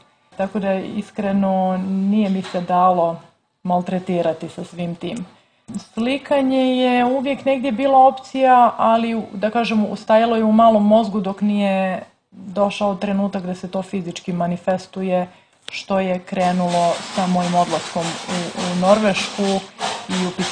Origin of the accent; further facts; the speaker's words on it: Herceg Novi, Herceg Novi Municipality, Montenegro; also born or lived in Dubrovnik; ja sam rođena u Dubrovniku, odrasla u Herceg Novom.